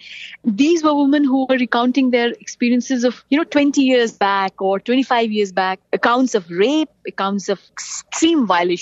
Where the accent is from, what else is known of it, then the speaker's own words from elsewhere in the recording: India; I think for me, as an Indian woman, this is a big change.